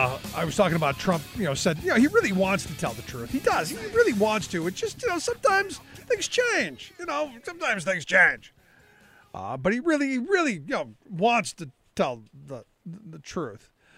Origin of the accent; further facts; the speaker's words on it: Cleveland, Ohio, United States; Today he was in Cleveland, my hometown, my former hometown.